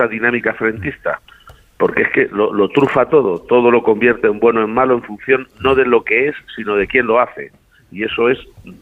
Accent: Spain; A mí, como español, ahora mismo, y desde luego también como militante del PSOE

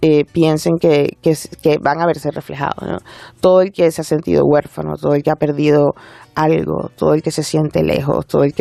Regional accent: Venezuela; Hay mucho del entorno en el que yo crecí. En buena medida porque yo también soy hija, mi padre es español, soy hija de inmigrantes, soy venezolana.

